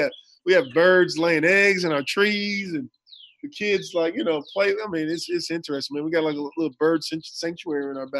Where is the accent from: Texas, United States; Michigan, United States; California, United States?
California, United States; Los Angeles; now in Phoenix, United States; Yeah, originally grew up in Los Angeles. Born and raised, I moved to Phoenix. I think it's 2010, moved to Phoenix in 2010. So I'm officially a Phoenician.